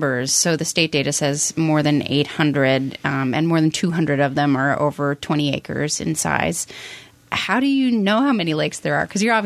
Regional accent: Middlebury, Vermont, United States; I really like Lake Dunmore. I grew up in Middlebury, so that was my childhood lake, and it has this nice grassy area and then a sandy beach that's a state park

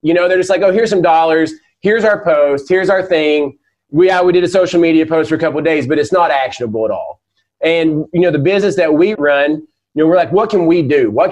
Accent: the South, United States; accent: southern; I can go knock on anybody's door with my southern accent and hoobity hoo and just be like, hey, y'all, I'm broke down.

